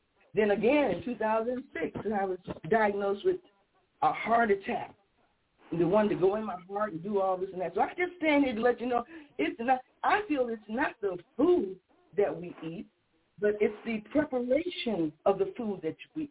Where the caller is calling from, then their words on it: Chicago, Illinois, United States; here in the South Shore area of Chicago.